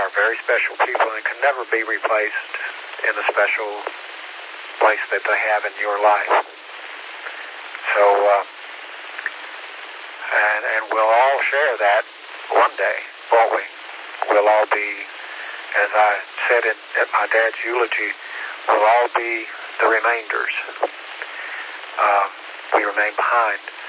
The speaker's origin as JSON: {"language": "English", "region": "Tennessee", "country": "United States", "tie": "born or raised there", "said": "I was raised in Tennessee. I went to Tennessee to attend my dad's funeral and just stayed"}